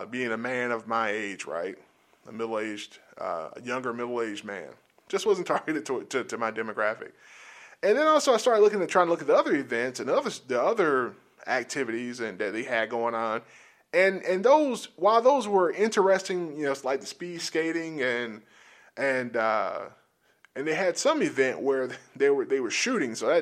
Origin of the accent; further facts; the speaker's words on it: Georgia, United States; And none of this stuff existed in my world where I grew up at in South Georgia.